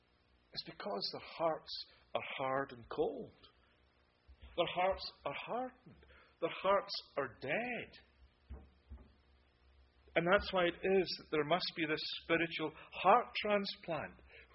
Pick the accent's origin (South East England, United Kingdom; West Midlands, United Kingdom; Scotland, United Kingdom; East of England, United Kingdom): Scotland, United Kingdom; I'm from Scotland, so everything's deep fried. Even Mars bars.